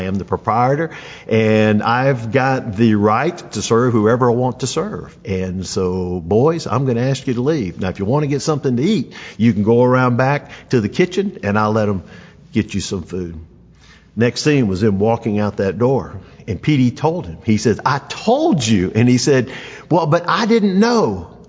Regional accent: Atlanta, Georgia, United States; I grew up in the 1960s, and I grew up in Atlanta, Georgia, right in the middle of segregation.

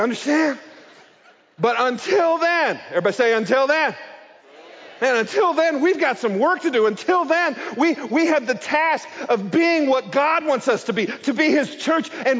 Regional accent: Kansas, United States; You may not think this, but I come from Kansas. I gotta be honest with you, a sanctuary this size is a little intimidating to a guy who drives past grain elevators to go to church every weekend.

